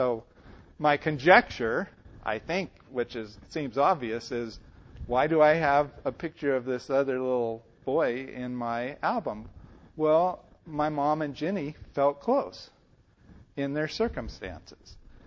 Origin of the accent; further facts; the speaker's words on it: California, United States; also born or lived in Maryland; I was born in Maryland, and then we immediately moved back to California after stopping in Pittsburgh for 9 months or something.